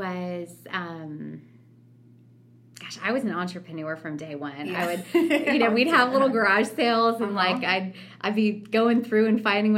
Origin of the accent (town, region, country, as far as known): Oregon, United States; born or raised there